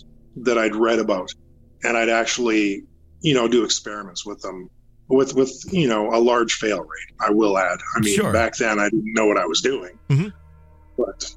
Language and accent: English; Winnipeg, Manitoba, Canada; I grew up in Winnipeg, Manitoba, Canada